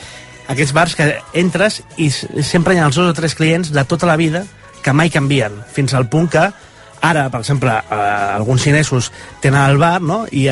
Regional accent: Barcelona, Catalonia, Spain; el barri on m'he criat jo, a Tetuán, a casa dels meus pares, que és una zona que ara, el passeig de Sant Joan, s'ha convertit en hipster total

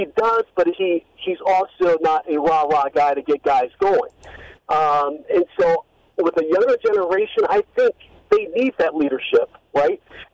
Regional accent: Wisconsin, United States; now in Las Vegas, United States; I'm originally from Wisconsin. I spent the majority of my life in Wisconsin, and I've lived here now in Vegas for a little bit over 10 years.

